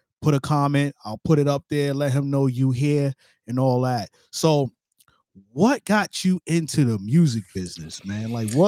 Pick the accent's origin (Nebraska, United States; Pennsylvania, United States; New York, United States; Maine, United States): New York, United States; Brooklyn; I'm originally from Brooklyn.